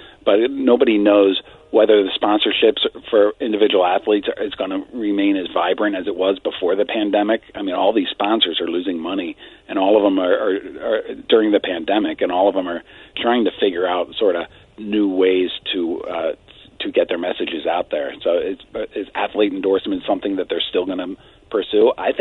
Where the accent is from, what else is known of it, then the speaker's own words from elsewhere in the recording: Washington, United States; I mean, I grew up in Washington, right?